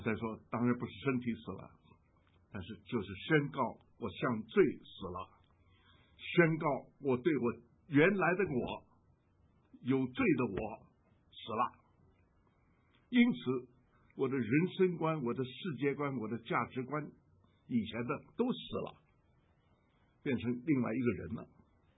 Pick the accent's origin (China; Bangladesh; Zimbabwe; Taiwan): China; 在我小时候在国内的时候，中日战争的时候